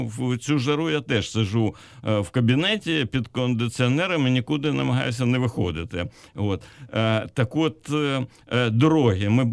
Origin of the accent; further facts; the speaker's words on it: Kyiv, Ukraine; я це кажу як киянин